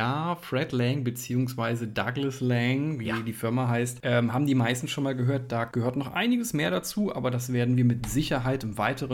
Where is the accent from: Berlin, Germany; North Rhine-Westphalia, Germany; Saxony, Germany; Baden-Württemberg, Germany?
North Rhine-Westphalia, Germany; born there; now in Cologne, Germany; mittlerweile 12 Jahre Köln, dann rutscht man so ein bisschen da rein. Ich muss aber ehrlicherweise sagen, als gebürtiger Siegerländer halte ich mich da doch gerne immer noch bedeckt